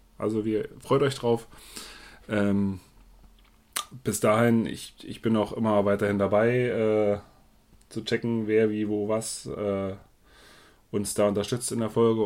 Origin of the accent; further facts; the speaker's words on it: Berlin, Germany; Wir kommen alle aus Berlin